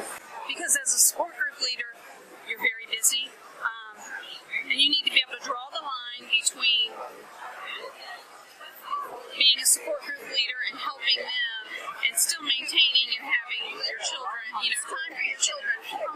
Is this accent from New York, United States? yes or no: no; Clinton, Indiana, United States; I'm from Clinton, Indiana, and I have four kids